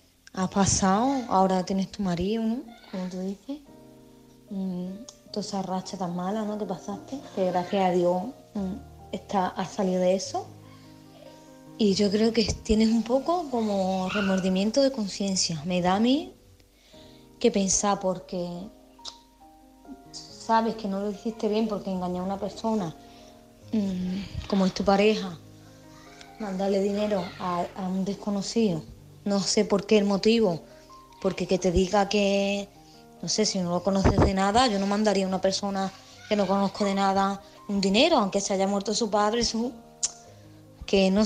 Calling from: Málaga, Andalusia, Spain; de Málaga.

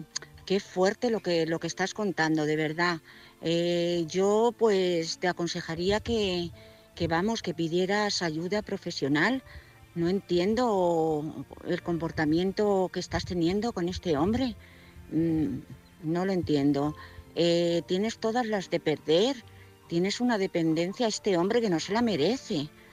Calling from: Madrid, Community of Madrid, Spain; de Madrid.

